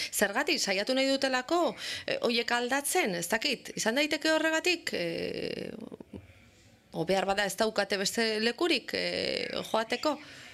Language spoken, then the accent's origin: Basque; Miami, Florida, United States; Miamikoa naiz